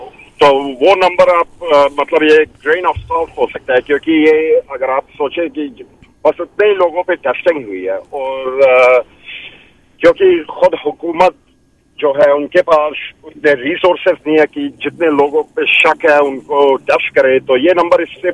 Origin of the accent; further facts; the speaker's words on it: Kabul, Afghanistan; now in Canada; काबुल शहर का हूँ।